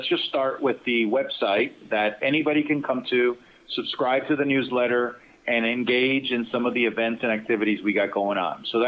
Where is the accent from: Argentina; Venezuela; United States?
Venezuela; moved away; I grew up in South America and Venezuela. And as a person that grew up in the tropics, let me tell you, I do miss the tropical weather.